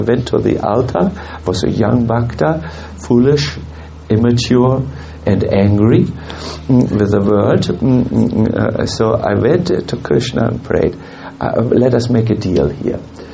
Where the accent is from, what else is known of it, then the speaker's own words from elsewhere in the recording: Northern Germany, Germany; We come from North Germany, you know, we are not easy people.